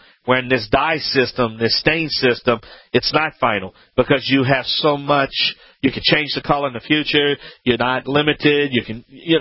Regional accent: Louisiana, United States; from the Bayou Land, and this is Home Talk USA

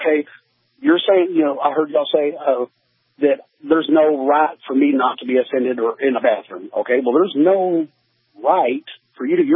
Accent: Arkansas, United States; Right now, here in Arkansas right now, I'm in a small town. I got 285 people in my hometown.

